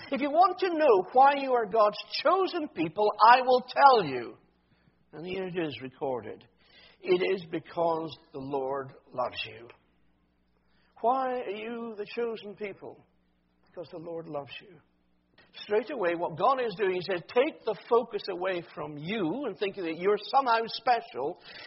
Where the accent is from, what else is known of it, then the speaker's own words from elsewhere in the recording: Scotland, United Kingdom; My accent gives it away straight away. And we should be humble about these things, not like proud Scots who are only too willing to believe